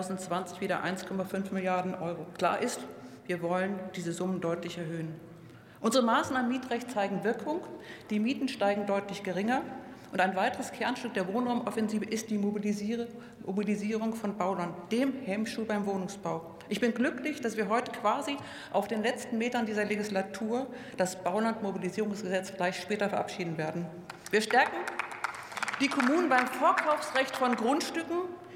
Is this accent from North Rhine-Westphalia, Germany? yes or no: no; Frankfurt, Hesse, Germany; Für mich als Frankfurterin